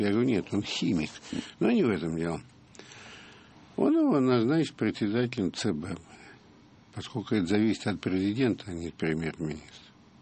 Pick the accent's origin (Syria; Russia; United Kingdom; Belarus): United Kingdom; England; also born or lived in Lebanon / Germany / Singapore; вот все-таки я вырос в Англии, в Ливане, в Германии, в Сингапуре.